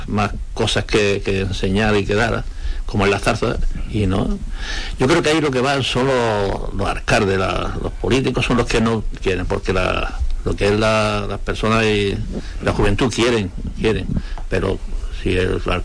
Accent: Sotiel, Andalusia, Spain; born there; Yo nací en Sotiel.

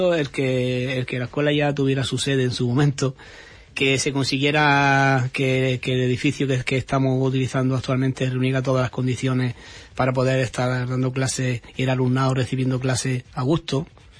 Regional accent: Almería, Andalusia, Spain; now in Huelva, Spain; Soy almeriense y a Almería voy porque siguen mis padres todavía viviendo, los dos, y tengo a mi hija también trabajando allí, tengo familia y vamos con frecuencia, pero nosotros somos ya onubenses.

